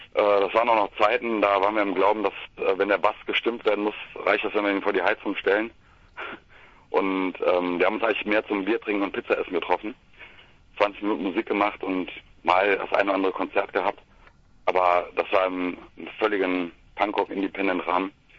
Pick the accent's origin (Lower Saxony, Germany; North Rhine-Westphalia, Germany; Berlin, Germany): North Rhine-Westphalia, Germany; Meerbusch; Ich komme aus Meerbusch, das ist ein kleines bonziges Kaff zwischen Krefeld, Düsseldorf und Neuss.